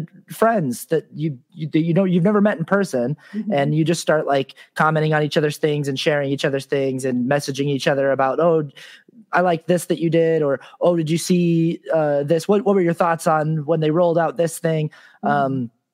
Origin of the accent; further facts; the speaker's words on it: Utah, United States; there are times in the winter growing up in Utah